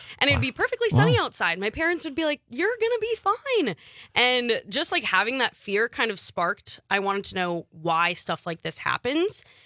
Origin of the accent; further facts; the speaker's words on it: Minnesota, United States; now in Wisconsin, United States; You know, growing up in Minnesota, going to college in North Dakota, now landing in Wisconsin, like I don't have the hurricane experience.